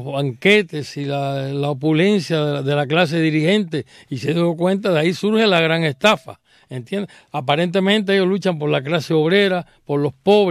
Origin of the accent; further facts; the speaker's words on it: Corralillo, Villa Clara, Cuba; De Corralillo, exactamente.